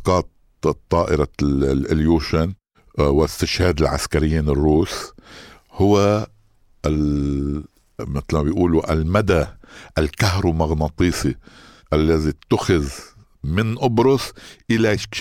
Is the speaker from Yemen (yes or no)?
no; Lebanon; يمكن نحن كعسكريين لبنانيين عرب لم نتفاجأ كثيرا